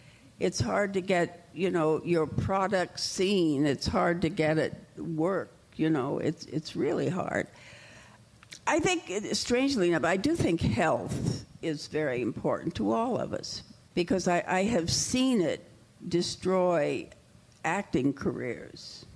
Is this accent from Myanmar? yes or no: no; Midwest, United States; I'm from the Midwest, so if I get something from the Midwest, I feel I really know who this person is